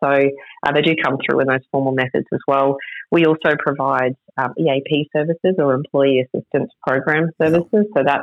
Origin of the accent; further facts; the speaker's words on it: Emerald, Queensland, Australia; So I was born in Emerald to second-generation farmers, and I was raised on a cattle station 60 kilometres northwest of Emerald.